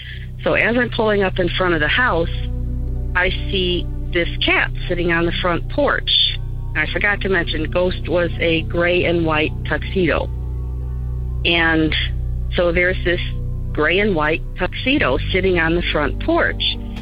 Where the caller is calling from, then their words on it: Chicago, Illinois, United States; I'm calling from the Chicago area